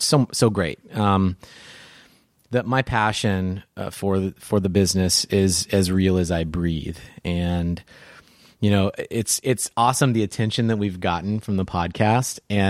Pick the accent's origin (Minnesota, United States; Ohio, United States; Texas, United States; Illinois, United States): Texas, United States; I'm originally from Texas. It's always been very close to my heart.